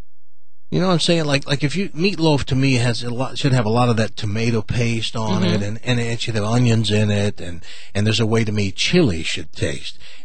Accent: the South, United States; And I am from the South, and I have been in places and watched old guys sitting around.

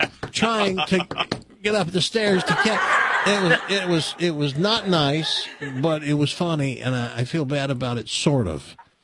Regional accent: Tennessee, United States; I'm from Tennessee, Hickville.

